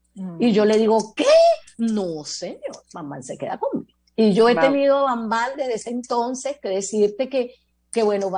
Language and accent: Spanish; Caracas, Capital District, Venezuela; Mi infancia fue en el Silencio, en el centro de Caracas, en el mero centro de Caracas.